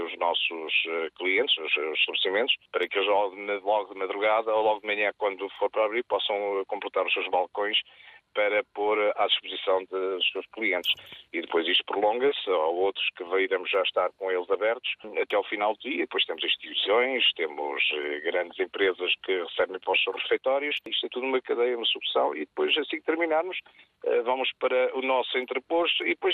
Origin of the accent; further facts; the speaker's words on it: Leiria, Portugal; Eu sou de Leiria